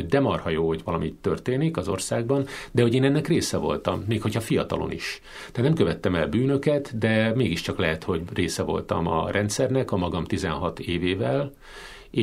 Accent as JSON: {"language": "Hungarian", "region": "Fejér", "country": "Hungary", "tie": "born or raised there", "said": "egy távoli városba kerültem el otthonról, én Székesfehérvár mellett nőttem föl"}